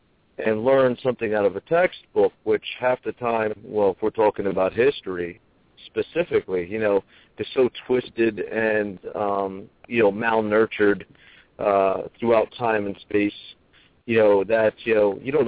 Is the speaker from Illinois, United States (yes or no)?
no; Philadelphia, Pennsylvania, United States; I concur. I'm from Philadelphia. And, you know, I totally agree. I've seen that in Philadelphia.